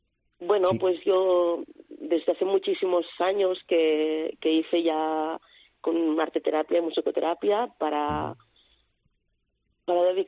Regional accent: Calella, Catalonia, Spain; Yo soy de Calella.

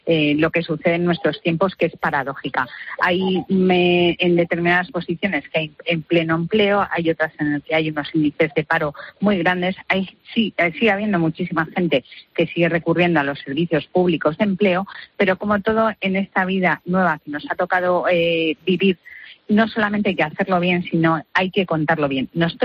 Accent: Palencia, Castile and León, Spain; yo que soy de provincias, de Palencia, con P

